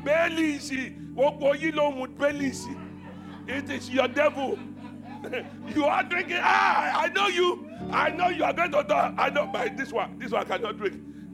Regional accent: Malaysia; We are both from Malaysia.

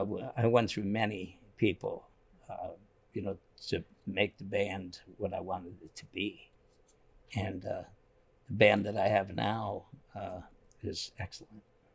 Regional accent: New York, United States; now in Venice, United States; Well, like I said, I'm from New York.

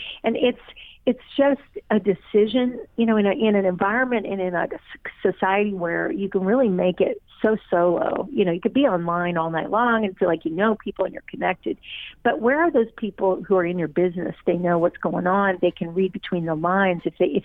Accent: Tulsa, Oklahoma, United States; moved away as an adult; now in New York, United States; I came from Tulsa, having known tons and tons and tons of people for years, starting all over, wondering if I was crazy to be making the move

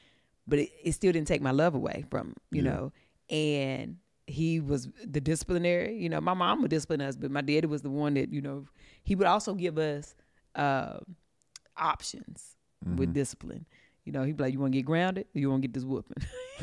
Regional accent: Stoneville, United States; You know, I grew up in the country. I'm from a small town. I say Eden, but I grew up in Stoneville outside of the city line, right?

